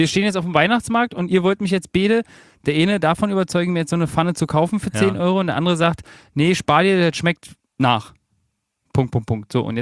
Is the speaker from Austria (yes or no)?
no; Germany; wie man als Deutscher natürlich sagt